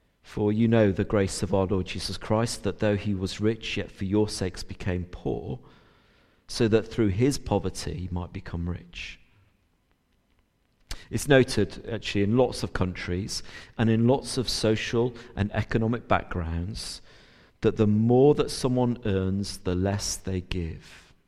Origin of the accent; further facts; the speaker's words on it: Yorkshire and the Humber, United Kingdom; I say this as a Yorkshireman with deep pockets, where the change is hard to find.